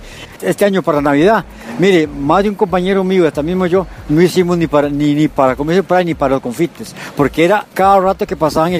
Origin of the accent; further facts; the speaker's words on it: Costa Rica